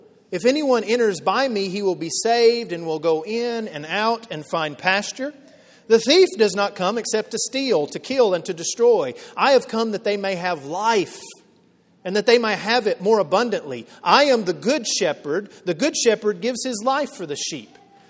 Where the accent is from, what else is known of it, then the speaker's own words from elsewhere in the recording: Texas, United States; I grew up in West Texas and there were hunters all around me.